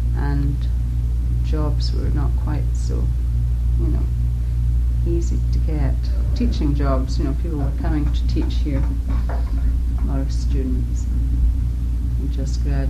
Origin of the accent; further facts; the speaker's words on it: Scotland, United Kingdom; moved away; because here I come from Scotland, from this very rigid system